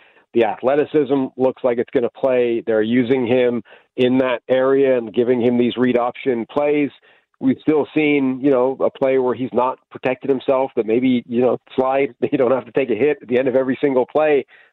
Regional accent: Dublin, Leinster, Ireland; Dublin. Dublin's where I'm from.

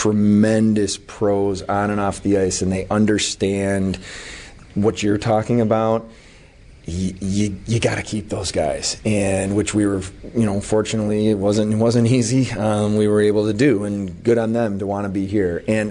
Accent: Buffalo, New York, United States; But I love the town, okay? I love Buffalo. I'm from Buffalo. I know what this place can be and what it means, this organization and franchise mean to the city.

